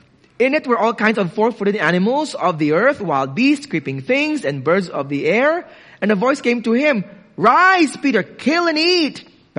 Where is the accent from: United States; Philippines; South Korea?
Philippines; And so as a Filipino, you need to have a list of these weeks or days of festivities because free meal.